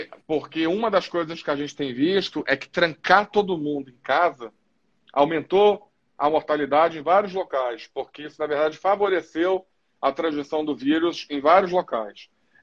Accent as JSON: {"language": "Portuguese", "region": "Rio de Janeiro", "country": "Brazil", "moved": "yes", "lives_now": "São Paulo, Brazil", "said": "Rio, mas eu moro em São"}